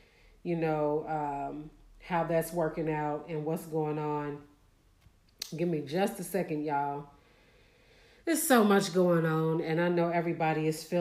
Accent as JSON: {"language": "English", "town": "Indianapolis", "region": "Indiana", "country": "United States", "tie": "born or raised there", "said": "She is in my hometown in Indianapolis."}